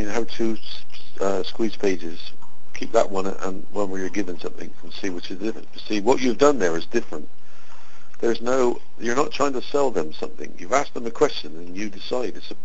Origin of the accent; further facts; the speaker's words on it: United Kingdom; And I'm ignoring my home country, UK.